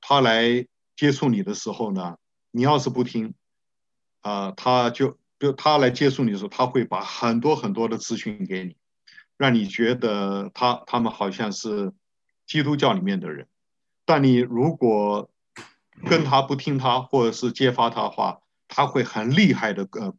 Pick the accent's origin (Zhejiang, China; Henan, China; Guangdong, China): Zhejiang, China; 包括我家乡在内哈，富春江这一带啊，这整片浙江的这个西部这边呢